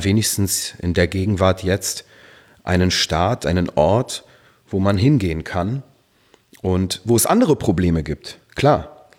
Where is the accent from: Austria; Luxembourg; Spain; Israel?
Israel; first language Hebrew; German is a second language; Das ist halt meine Muttersprache. Das ist halt die Sprache, mit der ich als erstes, sage ich mal, sozialisiert wurde. Dann ist es halt auch noch mehr als das, weil ich Jude bin, weil ich Israeli bin.